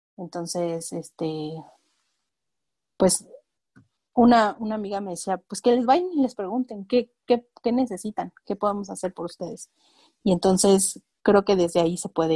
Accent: Morelos, Mexico; Y en Morelos, de donde soy, hay una en Jojutla, que me queda lejos.

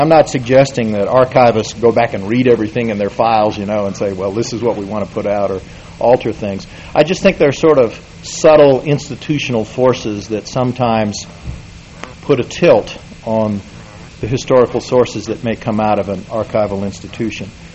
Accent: Deep South, United States; I grew up in the Deep South, and certainly the Civil War is portrayed down there.

